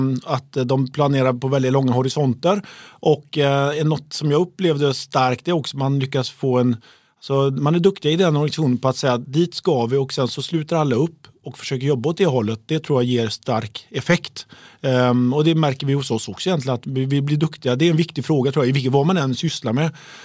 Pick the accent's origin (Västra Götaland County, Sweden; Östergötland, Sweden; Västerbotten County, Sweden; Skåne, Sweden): Västra Götaland County, Sweden; Uddevalla; Jag är ju från Uddevalla.